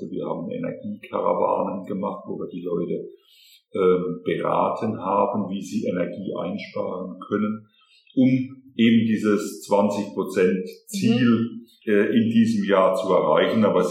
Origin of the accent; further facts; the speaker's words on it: Böhl-Iggelheim, Rhineland-Palatinate, Germany; Bin auch gebürtig in Bühl-Egelheim, also schon seit jüngsten Gehversuchen mehr oder weniger hier in Bühl-Egelheim angesiedelt.